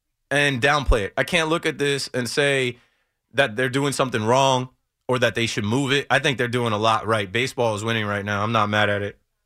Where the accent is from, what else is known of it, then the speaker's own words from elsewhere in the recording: United States; I want USA to win everything. I'm an American.